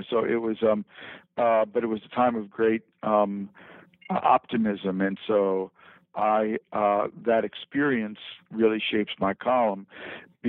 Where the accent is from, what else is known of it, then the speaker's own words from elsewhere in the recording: Minnesota, United States; Because you wouldn't really understand my column if you didn't understand that I grew up in Minnesota in a time and a place where politics really worked.